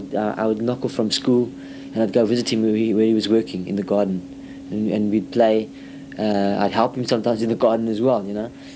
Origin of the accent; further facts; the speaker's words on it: England, United Kingdom; now in South Africa; I'm English, so I decided that, you know, there's also quite a very prominent English culture in this country, and I'm very interested as a white African